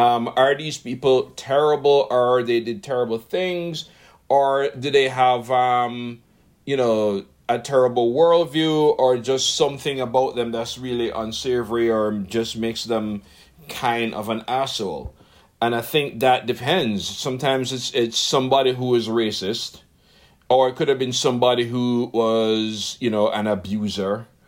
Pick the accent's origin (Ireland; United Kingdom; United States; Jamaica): Jamaica; And as a Jamaican, I have some personal issues with Dickens, because one of the worst violations of human rights that have ever happened in Jamaica